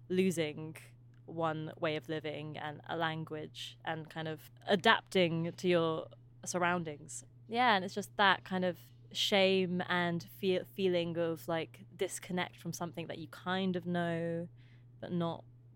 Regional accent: England, United Kingdom; born there; first language Albanian; I think I it was my first language, actually. So because my parents and family came from Kosovo, escaped the the Yugoslavian War and moved to England when they were quite young, and I was born there

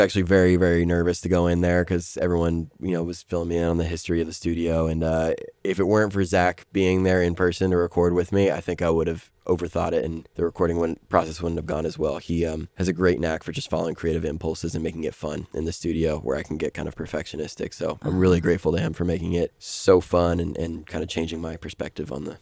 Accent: San Diego, California, United States; I never picked up, I'm from San Diego area. I never picked up surfing, which felt like the main activity there.

